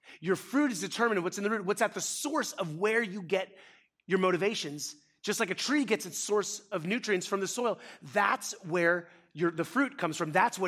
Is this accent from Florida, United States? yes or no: yes; Florida, United States; I'm from Florida. You should have told me that. We can grow anything without even trying.